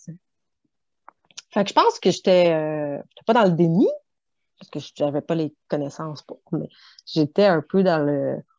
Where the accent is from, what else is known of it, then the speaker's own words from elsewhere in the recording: Montreal, Quebec, Canada; now in Shawinigan, Canada; quand je suis arrivée à Shawinigan, parce que je suis native de Montréal, c'est là qu'on s'est connus.